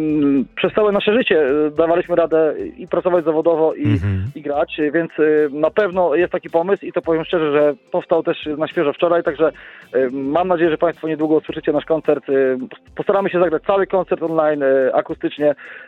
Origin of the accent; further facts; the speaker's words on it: Lublin, Lublin Voivodeship, Poland; jako rodowity lubelak obiecałem jedną rzecz moim kochanym rodzicom